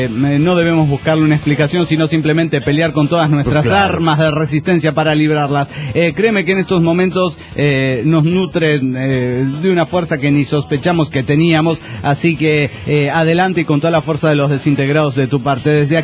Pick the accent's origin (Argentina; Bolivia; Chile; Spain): Bolivia; Oruro; de Oruro, Bolivia.